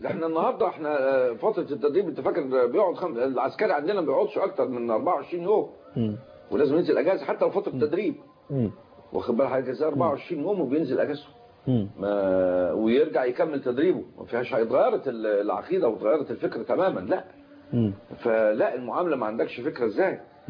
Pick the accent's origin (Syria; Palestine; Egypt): Egypt; احنا مصريين بنحب بلدنا ونخاف على بلدنا كلنا،